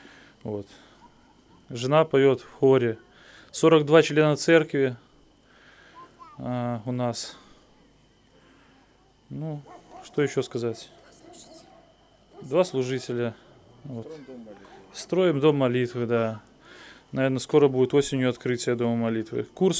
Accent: Vitebsk, Vitebsk Region, Belarus; я из Витебска, мы с женой, а брат Павел из Полоцка.

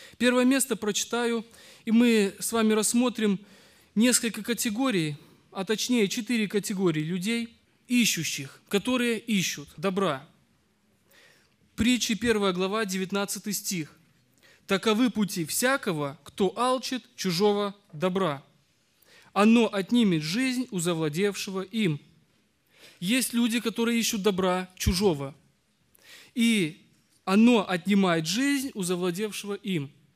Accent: Labinsk, Krasnodar Krai, Russia; я из Лабинска, руководитель молодежи.

